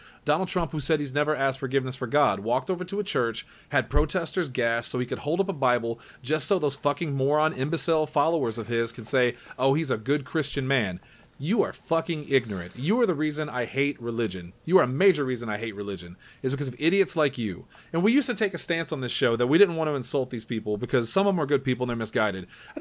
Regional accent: Illinois, United States; Plus, I was from Illinois, and I was actually a big fan of Barack Obama already from Chicago.

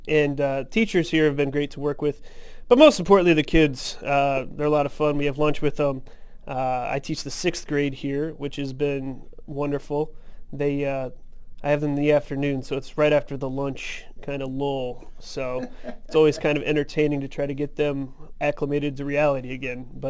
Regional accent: Indiana, United States; I'm actually from the Diocese of Fort Wayne South Bend in Indiana.

